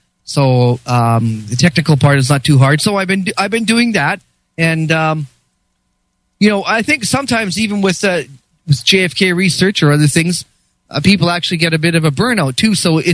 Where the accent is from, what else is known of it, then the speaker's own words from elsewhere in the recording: Canada; I'm Canadian